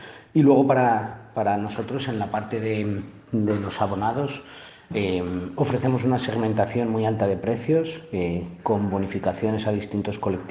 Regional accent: Valladolid, Castile and León, Spain; born there; nací en Valladolid en 1975

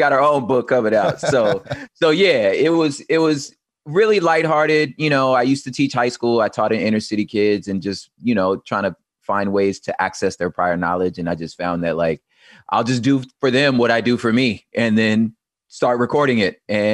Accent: Los Angeles, California, United States; Now, granted, I grew up in Los Angeles, which was remarkably diverse, you know

